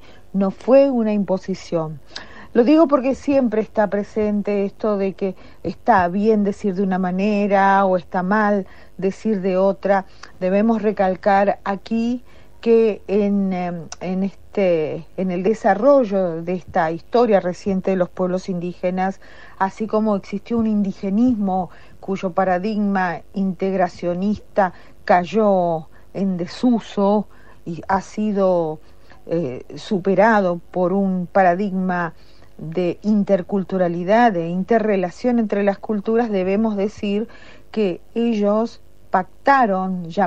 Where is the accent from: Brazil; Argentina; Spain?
Argentina; necesitamos reencontrarnos como argentinos con nuestras raíces